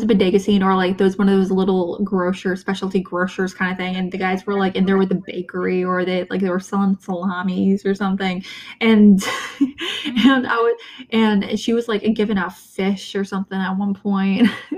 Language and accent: English; Midwest, United States; Which I'm actually really jealous about, just because like growing up in the Midwest